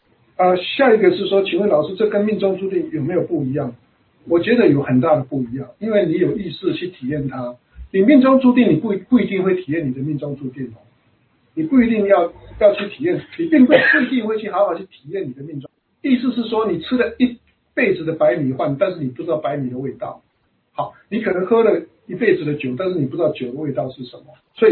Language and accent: Chinese; Taiwan; accent: Taiwanese; 我们台湾话说